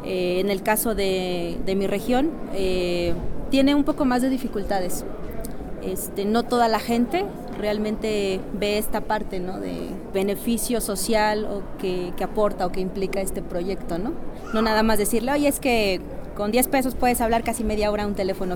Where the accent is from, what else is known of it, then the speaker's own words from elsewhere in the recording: Oaxaca, Mexico; vengo del estado de Oaxaca, allá en México. Mi comunidad se llama Santa María Lotepec, está ubicada en la Sierra Mije.